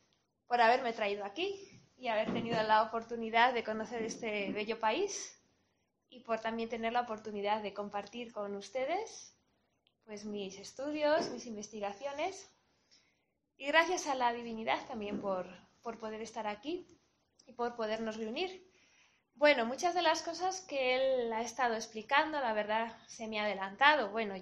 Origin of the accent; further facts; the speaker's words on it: Ávila, Castile and León, Spain; yo nací en Ávila, en la misma ciudad donde nació Teresa de Jesús, hace 500 años, en el año 1515. Entonces, bueno, pues he crecido rodeada de ese entorno